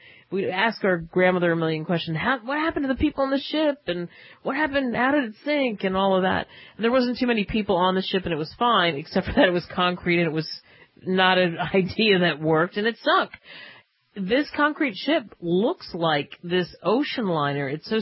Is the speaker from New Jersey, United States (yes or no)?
yes; New Jersey, United States; when I grew up in New Jersey, and there was a concrete ship, and it was called the Sunken Ship.